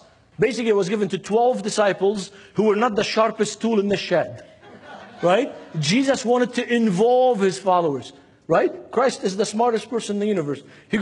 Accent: Beirut, Beirut Governorate, Lebanon; this is where I grew up in Beirut, Lebanon. My mom is Syrian. My dad's Lebanese.

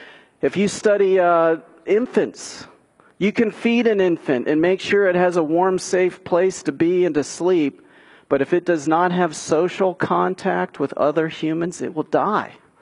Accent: Westerville, Ohio, United States; I'm from Westerville, and I was there on Tuesday night when the Democratic National Debate was happening back in October.

